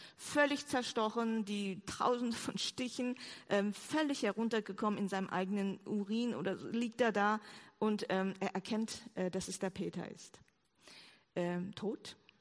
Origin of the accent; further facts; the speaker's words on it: South Korea; ich bin ja aus Korea gekommen, sehr konservativ, in Korea Theologie studiert